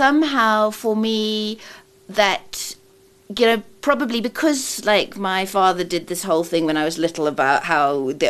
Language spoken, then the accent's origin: English; Oxford, South East England, United Kingdom; No, I come from Oxford.